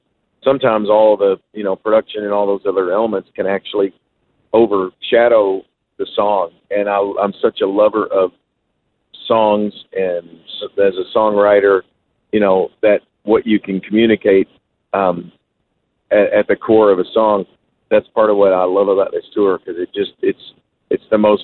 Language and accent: English; Kentucky, United States; growing up in Kentucky, it was bluegrass music, banjos and guitar and dobros and you know, upright bass.